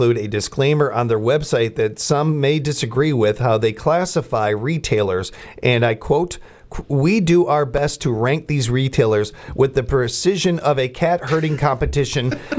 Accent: Illinois, United States; I know growing up in Illinois, I see a lot more of those, but there are some in Wisconsin, yeah.

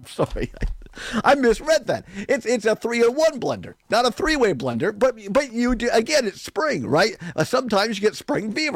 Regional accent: Richland Center, Wisconsin, United States; I prefer WRCE in Richland Center, my hometown.

